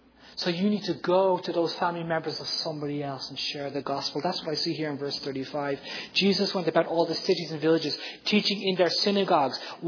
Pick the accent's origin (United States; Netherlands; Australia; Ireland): Ireland; Dublin, Leinster; Dublin. I'm a Dub. I love Dublin. I want to see all these people get saved. I thought, when I come home, I'm Irish.